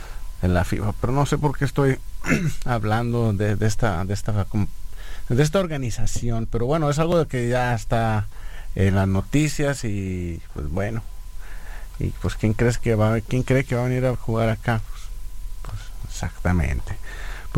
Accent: Mexico; yo soy mexicano

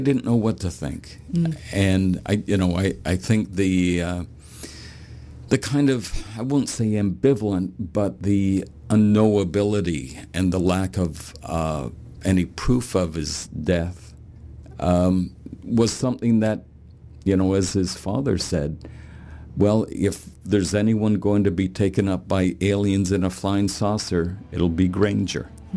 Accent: Canada; And I just show up on the doorstep and say … I'm from Canada.

